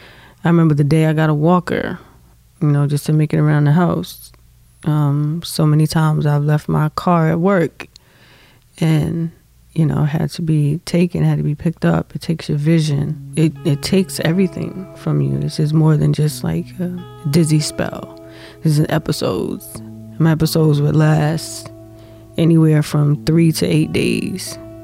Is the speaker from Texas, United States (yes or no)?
no; Baltimore, Maryland, United States; I grew up in Baltimore City. You know, Baltimore City is like, it's a little jungle if you know anything about Baltimore City.